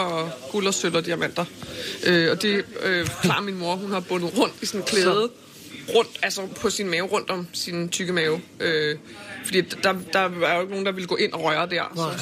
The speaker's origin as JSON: {"language": "Danish", "town": "Avedøre", "region": "Capital Region of Denmark", "country": "Denmark", "tie": "born or raised there", "said": "den barnepige jeg voksede op hos i Avedøre, ikke så langt væk herfra"}